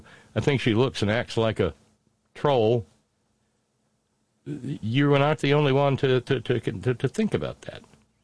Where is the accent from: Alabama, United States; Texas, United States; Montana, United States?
Alabama, United States; born there; It's not my home state. It's my birth state.